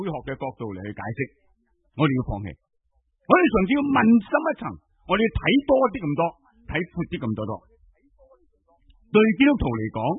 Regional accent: Hong Kong; 我哋香港人会唔会有钱得理直气壮啊？

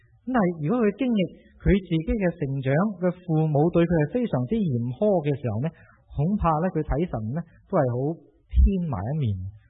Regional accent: China; 始终我们中国人那个的传统那种的风气呢

